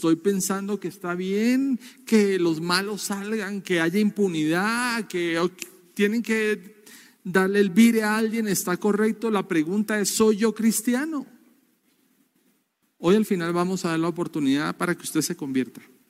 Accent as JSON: {"language": "Spanish", "country": "Colombia", "said": "en mi país, en Colombia"}